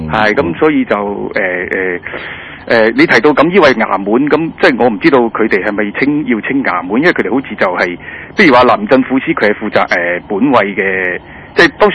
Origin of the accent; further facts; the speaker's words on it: China; 即係我都大陸人